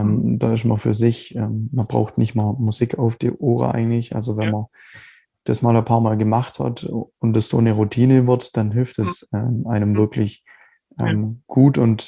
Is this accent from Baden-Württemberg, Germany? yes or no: yes; Biberach, Baden-Württemberg, Germany; Ja, ich komme aus Biberach, also unterhalb von Ulm. Wohne, also der Großteil meiner Zeit eigentlich schon immer hier.